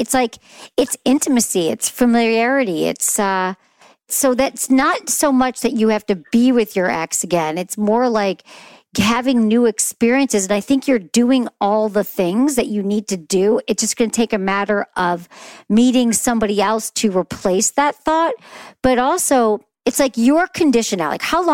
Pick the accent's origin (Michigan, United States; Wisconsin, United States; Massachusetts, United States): Michigan, United States; moved away as an adult; because I moved there when I was 22 from Michigan and I didn't know anybody.